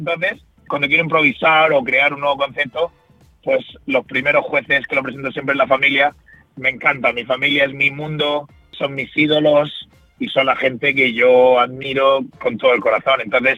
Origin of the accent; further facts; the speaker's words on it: Murcia, Region of Murcia, Spain; que yo soy un tío de Murcia, de un barrio ahí muy humilde